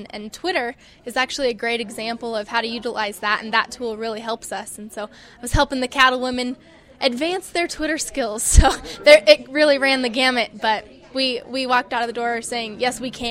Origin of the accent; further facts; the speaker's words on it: California, United States; now in Denver, United States; I come to Denver from California.